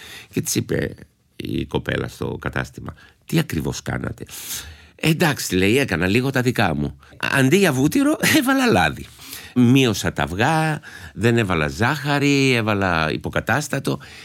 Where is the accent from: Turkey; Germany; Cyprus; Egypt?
Turkey; Istanbul; λόγω που μεγάλωσα και στην Κωνσταντινούπολη